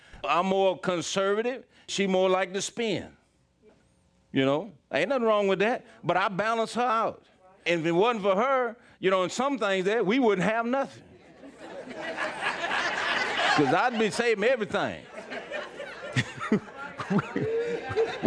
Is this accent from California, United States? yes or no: no; Philadelphia, Pennsylvania, United States; I grew up in Philadelphia. I like hockey.